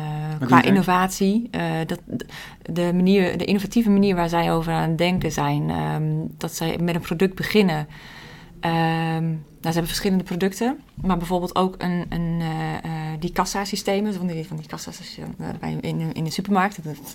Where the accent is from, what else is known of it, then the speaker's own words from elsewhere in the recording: Gelderland, Netherlands; Ik kom uit de Achterhoek en ik heb echt wel een hart voor de Achterhoek en het Oosten.